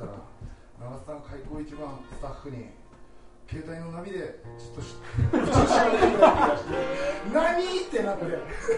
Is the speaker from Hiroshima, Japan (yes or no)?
no; Chiba, Japan; 僕は千葉の人間ですし、